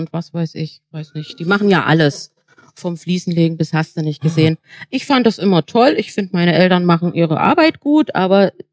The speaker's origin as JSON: {"language": "German", "town": "Mühlhausen", "region": "Thuringia", "country": "Germany", "tie": "born there", "said": "Geboren bin ich in Mühlhausen, da wo der Pflaumenmus herkommt."}